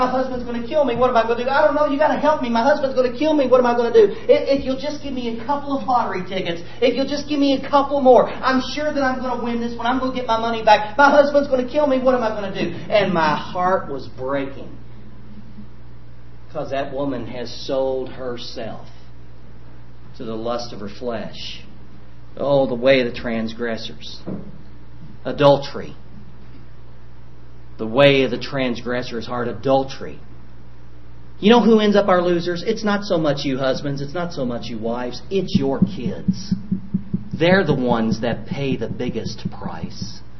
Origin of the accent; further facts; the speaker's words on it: Louisville, Kentucky, United States; I grew up in Louisville.